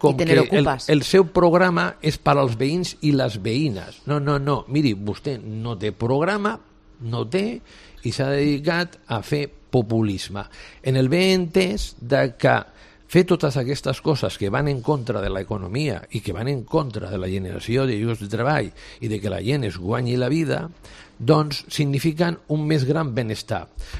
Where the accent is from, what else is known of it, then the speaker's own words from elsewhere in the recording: Barcelona, Catalonia, Spain; si jo soc en alguna cosa en aquesta vida, soc barceloní